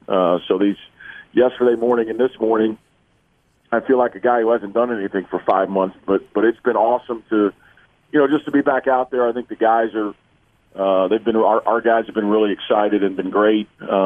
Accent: Chicago, Illinois, United States; I grew up in the Chicago area

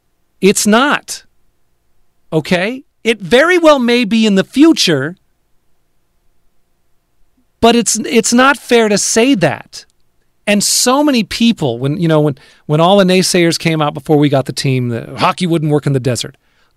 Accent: California, United States; I was raised on the West Coast, really wasn't around hockey. I was in Northern California

